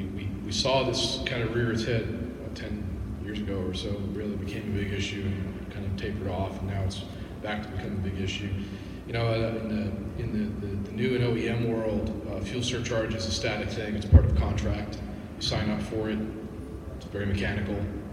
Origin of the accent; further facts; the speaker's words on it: Kansas, United States; Was that a flat joke about Kansas? Because I'm from Kansas, so.